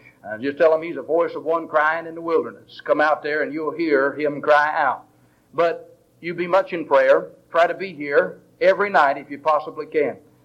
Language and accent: English; Ohio, United States; accent: Southern drawl; I'm originally from Ohio, but I've been down south so long, people say I speak with a southern drawl.